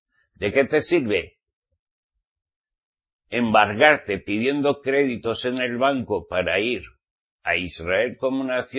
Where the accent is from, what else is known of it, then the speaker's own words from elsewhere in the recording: Navarre, Spain; vengo de una región, una provincia católica acérrima, ¿eh? Mi tierra es Navarra, España.